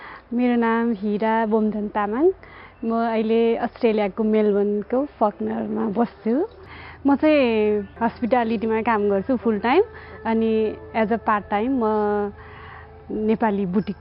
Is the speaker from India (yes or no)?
no; Kavre, Bagmati, Nepal; हाम्रो मेरो घर चाहिँ काभ्रे हो